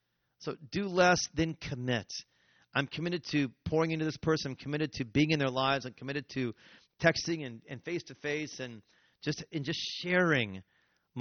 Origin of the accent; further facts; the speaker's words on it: United States; That just gets weird as an American.